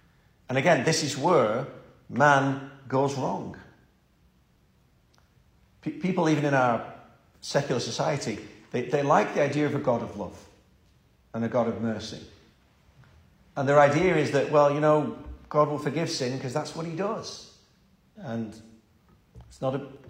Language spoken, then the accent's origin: English; Wigan, North West England, United Kingdom; when I went up to my hometown of Wigan and I saw the chapel that I grew up in closed